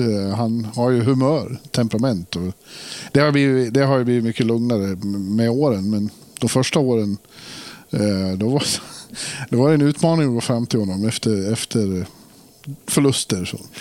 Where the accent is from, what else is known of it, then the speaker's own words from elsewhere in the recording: Borlänge, Dalarna County, Sweden; Ja, men i stan som Borlänge där jag växte upp in i stan, så det var ju bara så. Det var idrott överallt.